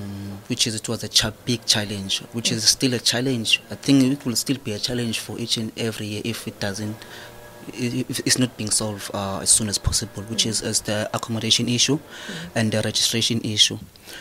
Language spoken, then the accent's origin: English; Mthatha, Eastern Cape, South Africa; I'm originally from Mthatha.